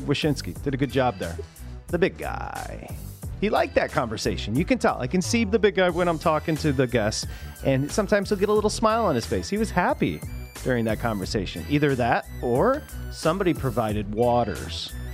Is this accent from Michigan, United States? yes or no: yes; Detroit, Michigan, United States; Maybe it was because growing up in Detroit or outside of Detroit, we would always just go through the tunnel to Windsor